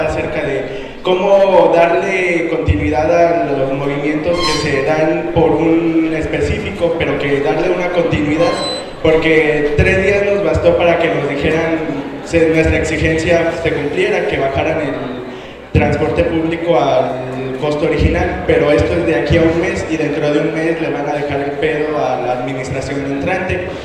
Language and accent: Spanish; Celaya, Guanajuato, Mexico; de Celaya, Guanajuato, y quisiera quejarme del comité estatal.